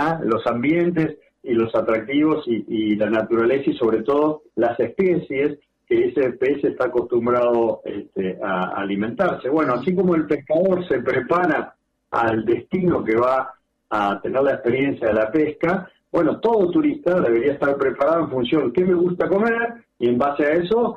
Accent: Argentina; Somos los argentinos, es como que parece que recién viajamos cuando estamos llegando al destino que elegimos

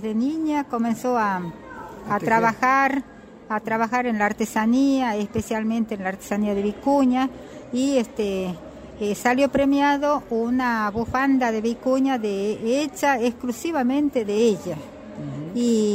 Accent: Belén, Catamarca, Argentina; Somos de Belén, del departamento de Belén

